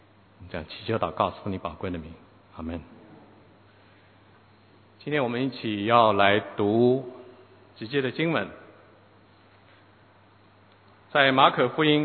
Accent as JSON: {"language": "Chinese", "country": "China", "said": "我想我们中国人蛮蒙福的哈。"}